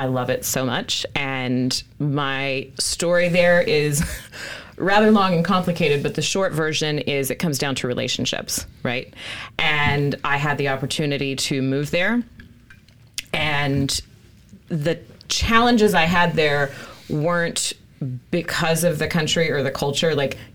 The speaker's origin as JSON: {"language": "English", "region": "Oklahoma", "country": "United States", "tie": "born or raised there", "also_born_or_lived": "Kansas / Virginia / Albania / New Mexico", "said": "I grew up here in Oklahoma, college in Kansas and Virginia. Then I taught in Virginia, Albania, New Mexico, and came back to Oklahoma in 2019, primarily for personal and family reasons."}